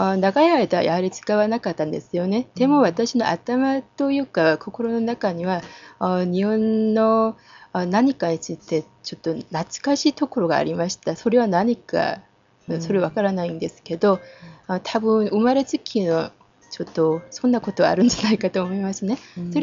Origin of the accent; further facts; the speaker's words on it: Andong, North Gyeongsang, South Korea; Japanese is a second language; はい、私のふるさとですよ